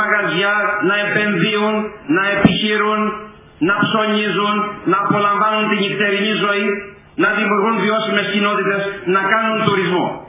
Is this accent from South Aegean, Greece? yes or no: no; Crete, Greece; Το Ηράκλειο ας πούμε, η εξωστρεφής Κρήτη, η πατρίδα μου